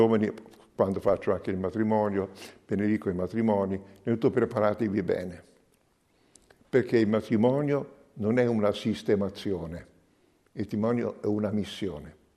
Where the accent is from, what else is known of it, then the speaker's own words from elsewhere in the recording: Tuscany, Italy; Quando io ero giovane, 1950, giovane, ero bambino, 7 anni, mi ricordo ancora dal mio paese in Toscana